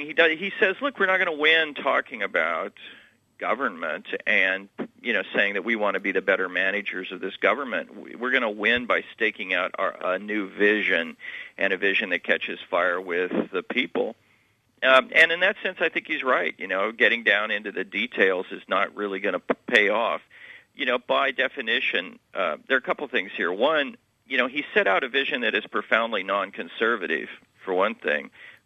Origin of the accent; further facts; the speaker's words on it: California, United States; moved away; also born or lived in Boston; I grew up in California, up right by San Francisco, and then moved to Boston.